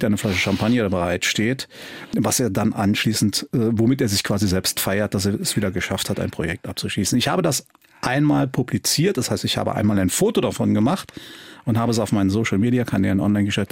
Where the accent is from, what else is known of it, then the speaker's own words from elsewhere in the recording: Saarlouis, Saarland, Germany; Ich komme ja aus Saarlouis, Stadtteil Roden. Das liegt relativ nah an der Dillinger Hütte.